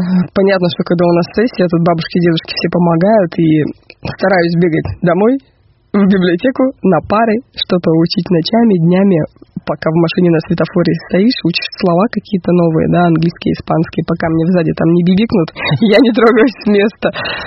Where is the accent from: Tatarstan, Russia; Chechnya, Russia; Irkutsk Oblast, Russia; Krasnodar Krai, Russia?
Irkutsk Oblast, Russia; Irkutsk; also born or lived in Ulkan; родилась я в Иркутске, я коренная иркутянка, родители мои из Боховского района, но за свою жизнь я еще успела пожить на Баме, 5 лет бамовского детства, поселок Улькан.